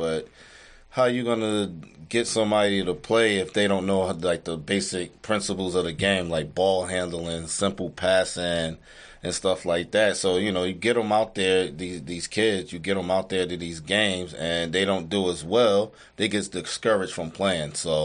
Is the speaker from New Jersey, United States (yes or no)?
yes; Newark, New Jersey, United States; I mean, neither one of us is from here. You know, I'm from New Jersey. I'm from Newark, New Jersey.